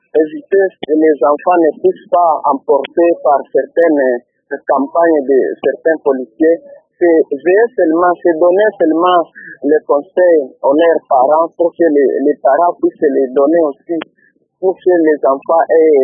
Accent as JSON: {"language": "French", "town": "Kalima", "region": "Maniema", "country": "DR Congo", "said": "Oui, ici chez nous à Kalima, je constate une chose"}